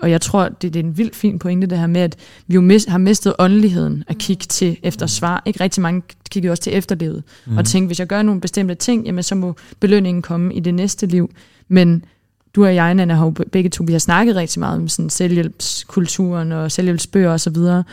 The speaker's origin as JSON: {"language": "Danish", "country": "Iceland", "said": "Jeg er fra Island, og i Island der bor der 350.000 mennesker."}